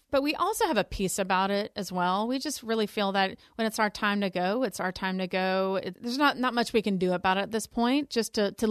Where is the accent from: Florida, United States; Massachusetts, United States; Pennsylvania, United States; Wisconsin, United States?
Florida, United States; Tallahassee; now in New York, United States; And I love my hometown, and it's healing to be here even now. And I really appreciate the support I've gotten from a lot of Tallahasseans about my book.